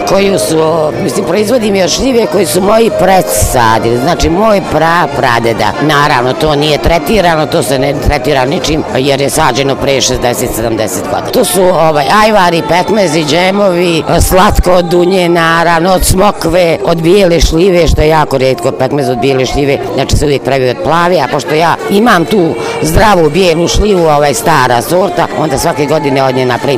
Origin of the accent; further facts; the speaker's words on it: Laktaši, Republika Srpska, Bosnia & Herzegovina; dolazim iz Laktaša.